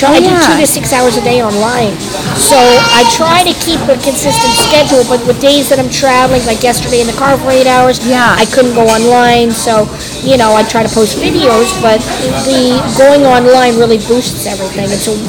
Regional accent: Manitoba, Canada; I know I've been here, because I grew up in Manitoba, my family would come across the border on occasion.

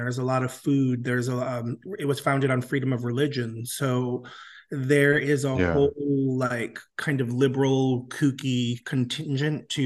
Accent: Providence, Rhode Island, United States; I grew up in Providence, Rhode Island, Rhode Island is the smallest of the 50 states.

